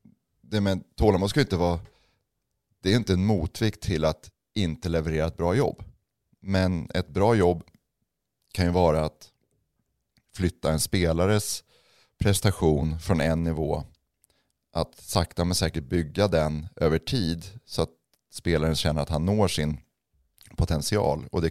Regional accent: Växjö, Kronoberg County, Sweden; för det var i min hemstad Växjö med familj och vänner

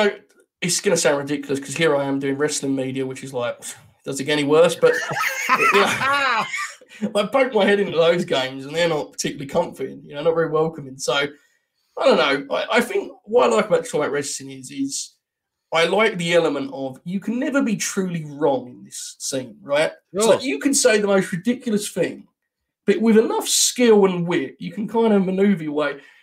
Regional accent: United Kingdom; I'm a British journeyman who's travelled the world.

